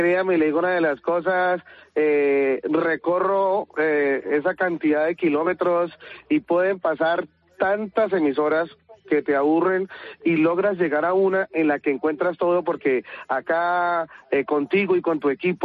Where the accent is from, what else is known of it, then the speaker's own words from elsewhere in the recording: Colombia; now in Spain; Sí, yo soy de Colombia, de Colombia.